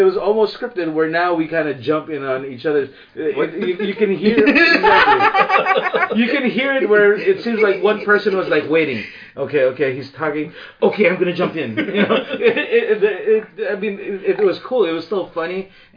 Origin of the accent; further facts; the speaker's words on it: Philippines; We talked about that we came from the Philippines.